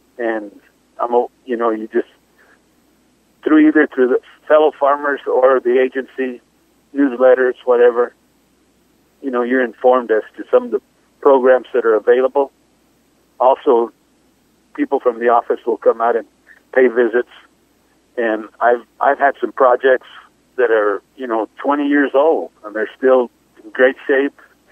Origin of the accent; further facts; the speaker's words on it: La Union, New Mexico, United States; I am from La Union, New Mexico.